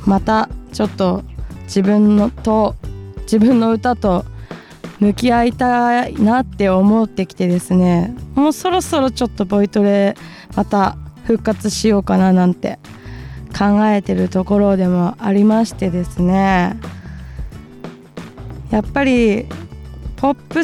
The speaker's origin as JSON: {"language": "Japanese", "region": "Hokkaido", "country": "Japan", "moved": "as an adult", "lives_now": "Tokyo, Japan", "said": "私4月にですね、北海道から東京に上京してまいりました。"}